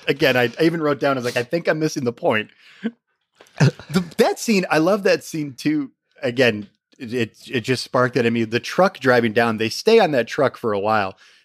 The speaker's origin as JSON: {"language": "English", "region": "Michigan", "country": "United States", "said": "I'm from Michigan."}